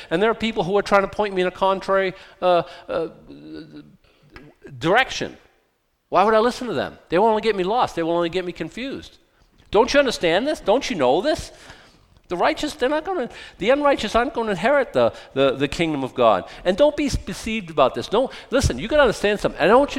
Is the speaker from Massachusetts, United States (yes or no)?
yes; Boston, Massachusetts, United States; I grew up in Boston. I was, like, political.